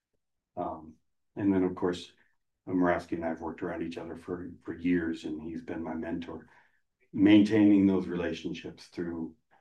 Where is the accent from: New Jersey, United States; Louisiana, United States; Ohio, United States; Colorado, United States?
Colorado, United States; Longmont; I was born and raised in Longmont.